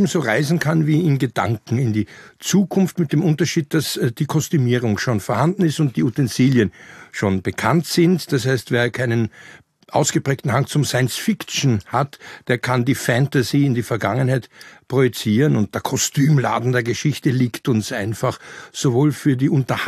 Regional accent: Austria; Bei uns in Österreich war es ja nie so dramatisch.

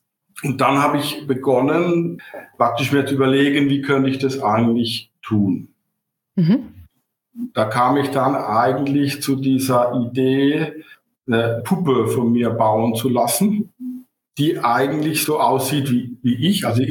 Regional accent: Rhineland-Palatinate, Germany; now in Cologne, Germany; Bin ein Pfälzer, bin kein Kölschung, ja, und bin ja in der Nähe geboren worden

